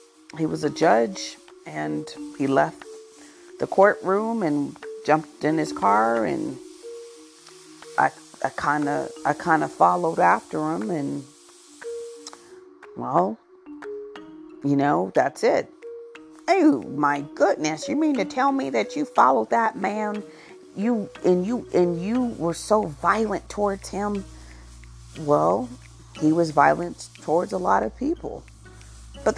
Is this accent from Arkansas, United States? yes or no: yes; Arkansas, United States; Well, I'd say that I grew up in Arkansas. My parents were both in the church.